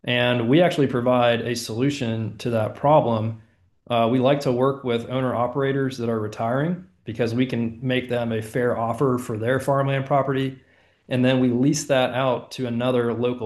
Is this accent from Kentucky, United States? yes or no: yes; Kentucky, United States; As I mentioned, I'm from Kentucky.